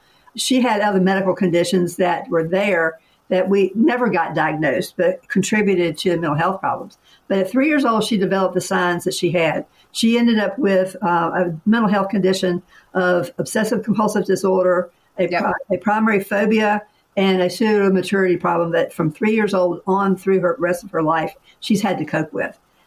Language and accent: English; Henry, Virginia, United States; I was raised in Southwest Virginia, close to where you guys are, in a little place called Henry, Virginia, Franklin County, Moonshine Capital of the World.